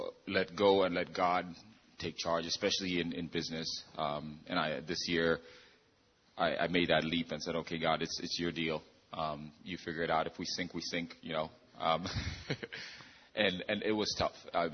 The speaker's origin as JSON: {"language": "English", "country": "Kenya", "moved": "as an adult", "lives_now": "St. Louis, United States", "said": "I'm originally from Kenya. I came here when I was 19, went to college, stayed here, met my wife Teresa here in St. Louis"}